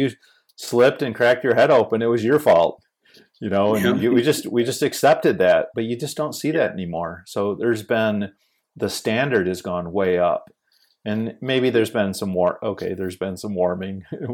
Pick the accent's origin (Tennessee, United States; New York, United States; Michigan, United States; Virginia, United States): Michigan, United States; Grand Rapids; I grew up here in Grand Rapids. We average 75 inches of snow.